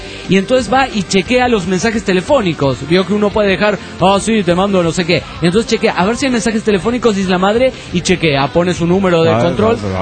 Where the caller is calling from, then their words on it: Oregon, United States; de Oregon, USA.